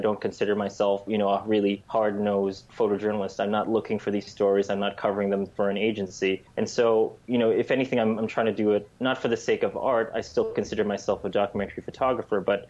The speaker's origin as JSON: {"language": "English", "country": "United States", "tie": "born or raised there", "said": "But I wouldn't say that's the case, you know, for me growing up in the United States."}